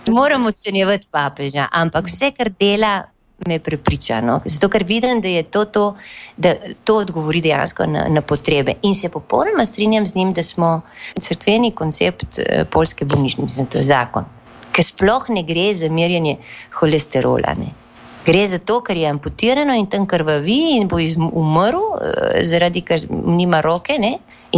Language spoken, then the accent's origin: Slovenian; Littoral, Slovenia; now in Peru; Mogoče Primorci smo bolj, Štajerci, ne vem.